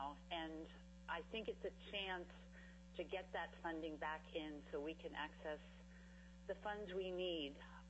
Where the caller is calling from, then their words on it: Haines, Alaska, United States; I'm calling from Haines